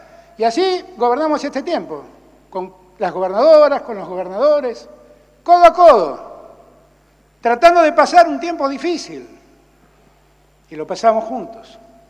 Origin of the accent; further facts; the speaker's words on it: Buenos Aires, Argentina; soy un porteño, pero soy el más federal de todos los porteños. Que soy hijo de un riojano y que por lo tanto, de muy chico, conocí lo que es el norte argentino.